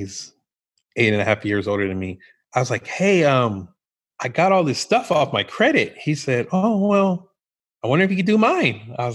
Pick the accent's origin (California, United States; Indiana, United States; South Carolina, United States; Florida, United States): California, United States; Elk Grove; Okay, so growing up in Elk Grove, we were a cowboy town.